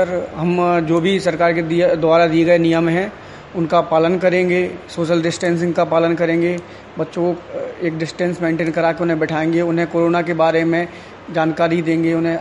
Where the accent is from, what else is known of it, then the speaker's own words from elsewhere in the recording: Datia, Madhya Pradesh, India; मैं दतिया शहर का रहने वाला हूँ।